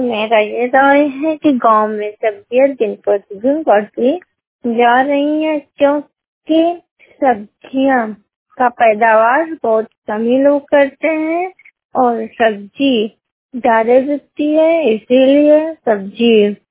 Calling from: Hathigoda, India; मैं हाथीगोड़ा से बोल रही हूँ। मेरा जिला बलरामपुर है

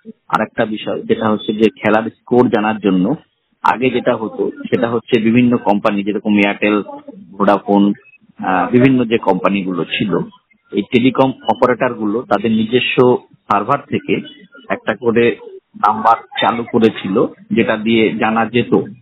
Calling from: West Bengal, India; আমি পশ্চিমবঙ্গের অন্তর্গত উত্তর চব্বিশ পরগনা জেলা থেকে

